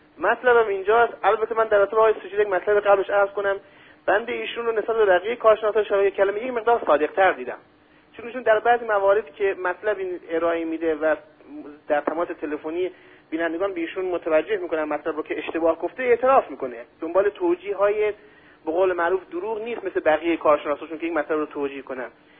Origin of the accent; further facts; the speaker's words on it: Mashhad, Razavi Khorasan, Iran; ما مشهد یا کیان یک به قول معروف غذای نزدی مختص خود شهر خودمون داریم به نام شله.